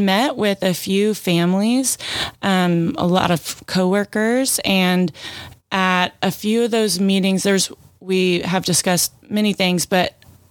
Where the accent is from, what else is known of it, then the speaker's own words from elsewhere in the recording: Friendswood, Texas, United States; I'm from Friendswood. Both my husband and I are 12-year seniors. We grew up here. We met at Friendswood High School.